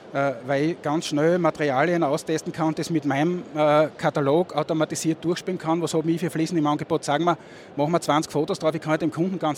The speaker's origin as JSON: {"language": "German", "region": "Styria", "country": "Austria", "accent": "Murtal dialect", "said": "sogar in meinem Murtaler Dialekt."}